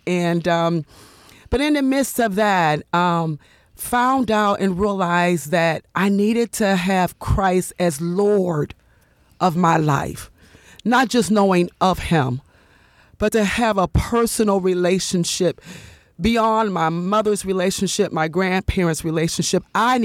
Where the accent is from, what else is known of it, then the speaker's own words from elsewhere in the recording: Steubenville, Ohio, United States; now in Akron, United States; And I'm not originally from Akron. I'm actually from a small town called Steubenville. Mm-hmm. So moved to Akron as a college student.